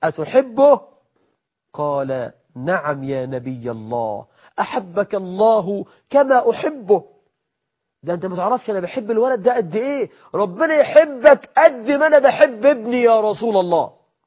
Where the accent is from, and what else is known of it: Egypt